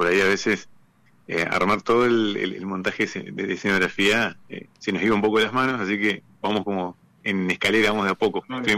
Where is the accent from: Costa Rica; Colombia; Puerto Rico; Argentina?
Argentina; esos derechos que tenemos como ciudadanos argentinos